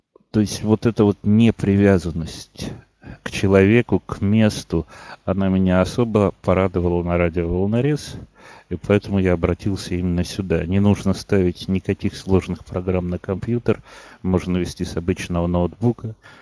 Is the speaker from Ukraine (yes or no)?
no; Tolyatti, Samara Oblast, Russia; moved away; Я могу рассказать о тольяттинских авторах, потому что я сам родом из